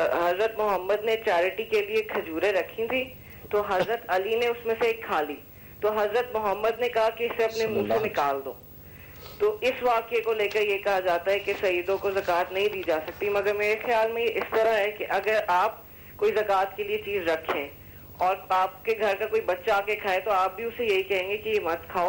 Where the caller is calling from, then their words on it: Lahore, Punjab, Pakistan; بات کر رہا ہوں لاہور سے.